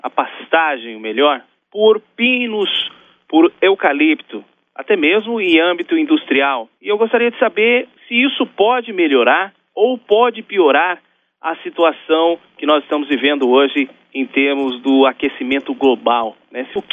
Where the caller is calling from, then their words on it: Ribas do Rio Pardo, Mato Grosso do Sul, Brazil; Bom, eu sou aqui de Ribas do Rio Pardo, Mato Grosso do Sul, sou radialista.